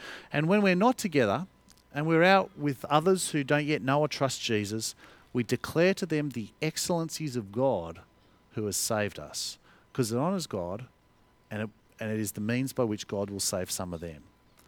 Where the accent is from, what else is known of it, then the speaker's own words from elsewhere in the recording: Australia; I can let go of being Australian.